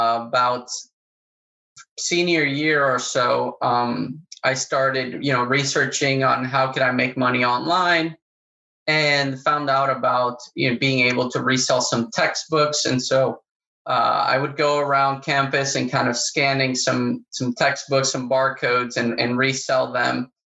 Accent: Paraguay; And so I grew up in South America, I grew up in Paraguay, and back in the day, you know, I was in high school, couldn't really get things online there.

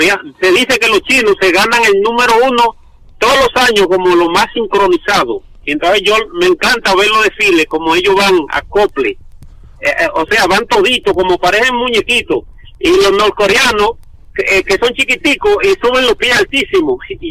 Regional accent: Hato Mayor, Dominican Republic; also born or lived in San Pedro de Macorís / Santo Domingo; now in New York, United States; yo vivo, aquí que he vivido más tiempo, porque he vivido donde nací, en Atón Mayor, en San Pedro, en la capital, y después en Nueva York, aquí que tengo casi 20 años.

